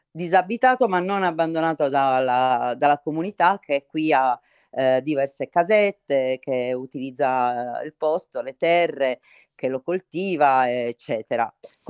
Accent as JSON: {"language": "Italian", "region": "Sardinia", "country": "Italy", "moved": "as an adult", "lives_now": "United States", "said": "Io vivo negli Stati Uniti, quindi sono una sarda, ma emigrata dalla Sardegna tanti anni fa e poi dall'Italia 13 anni fa."}